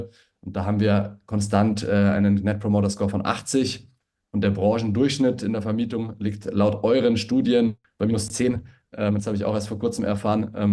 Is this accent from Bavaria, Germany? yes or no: yes; Bavaria, Germany; also born or lived in Vienna, Austria; ist ein 31-jähriger Unternehmer aus München. Ich bin gebürtiger Wiener tatsächlich, bin dann aber in der Nähe von München aufgewachsen.